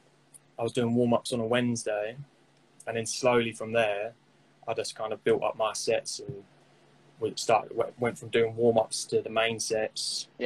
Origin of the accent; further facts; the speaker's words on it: Chelmsford, East of England, United Kingdom; In Chelmsford, my hometown